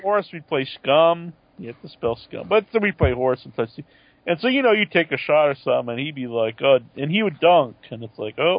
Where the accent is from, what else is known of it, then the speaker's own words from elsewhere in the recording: Massachusetts, United States; I grew up on the Cape, this little town of Sam.